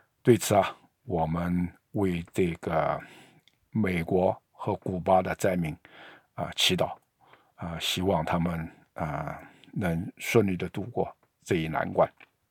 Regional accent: China; 我们中国人的媒体与美国这种北美加拿大美国这种民主国家的这个媒体的实力差的10万8千里

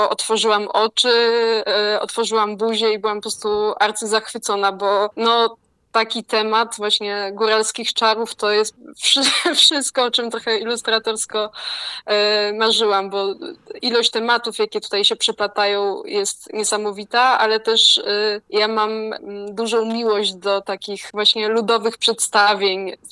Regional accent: Lower Silesian Voivodeship, Poland; wychowałam się na koziej farmie w lesie pod Wrocławiem.

